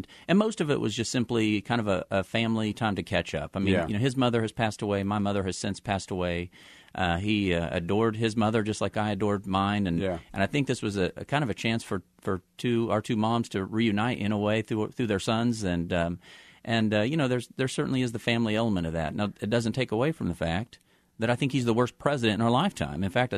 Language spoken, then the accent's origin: English; Lyons, Kansas, United States; I grew up in Lyons. I was driving in central Kansas one night